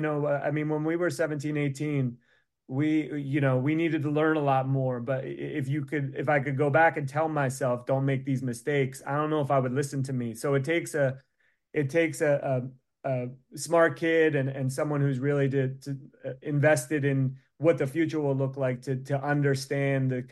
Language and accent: English; Philadelphia, Pennsylvania, United States; Yeah, I'm from the Philly area, and I should love the Sixers